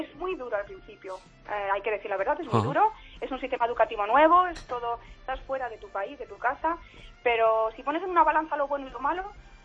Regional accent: Ponferrada, Castile and León, Spain; now in United States; Pues mira, somos de Ponferrada, en León.

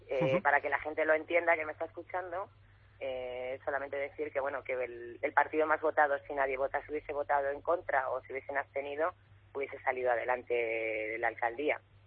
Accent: Spain; lo hablo como vecino y como español.

